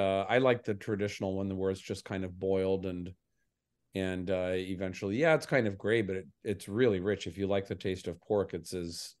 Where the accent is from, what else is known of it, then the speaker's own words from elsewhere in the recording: Jasper, Indiana, United States; My hometown of Jasper, Indiana had three breweries on the cusp of Prohibition